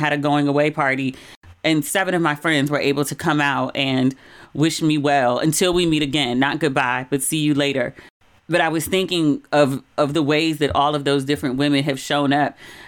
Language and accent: English; Maryland, United States; accent: Maryland; I can hear my Maryland accent again.